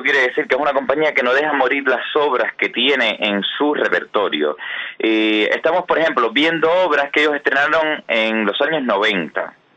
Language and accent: Spanish; Consolación del Sur, Pinar del Río, Cuba; born there; yo nací en Consolación. Yo nací, vamos a ver, Juan, yo nací a menos de 30 metros de donde nació